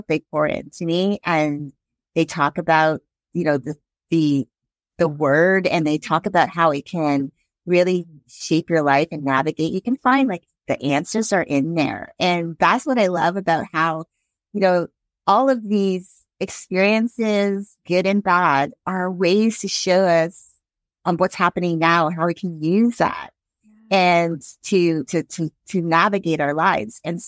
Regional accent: Canada; also born or lived in New Jersey, United States; I was born in the U.S. in New Jersey, and then I was raised in Canada.

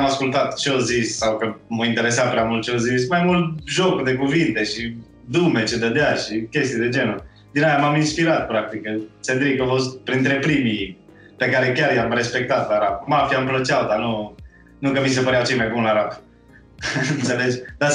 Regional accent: Deva, Hunedoara County, Romania; also born or lived in Bucharest; În Deva deloc.

